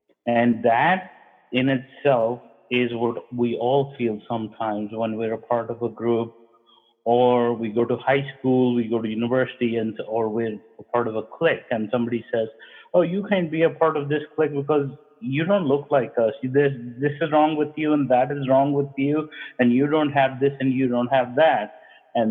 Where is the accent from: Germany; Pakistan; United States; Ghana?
Pakistan; moved away as an adult; I grew up in another country. I grew up in Pakistan.